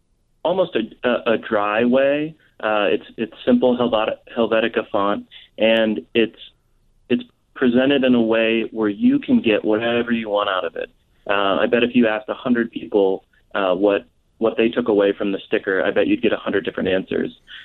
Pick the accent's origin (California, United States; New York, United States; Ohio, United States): Ohio, United States; born there; now in Chicago, United States; Yeah, I was born in Ohio.